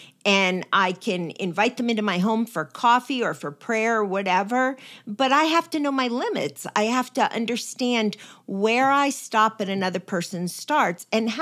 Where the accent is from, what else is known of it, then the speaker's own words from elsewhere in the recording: New Jersey, United States; I grew up in New Jersey.